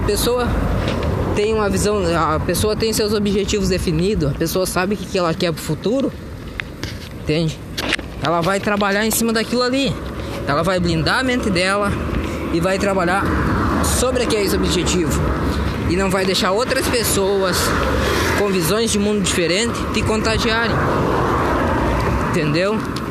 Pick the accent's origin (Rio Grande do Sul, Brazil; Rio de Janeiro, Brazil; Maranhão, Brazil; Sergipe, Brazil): Rio Grande do Sul, Brazil; moved away; Eu saí lá do Rio Grande do Sul, saí da minha zona de conforto, tô num lugar que não é confortável, né?